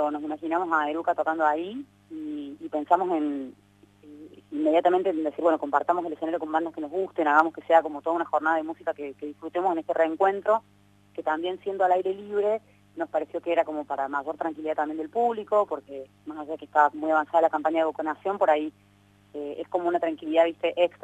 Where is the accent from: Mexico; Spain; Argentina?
Argentina; Córdoba; moved away as an adult; also born or lived in Zárate; now in Buenos Aires, Argentina; yo me fui a vivir a Córdoba a los 4 años, por trabajo de mi papá, y volví a visitar Zárate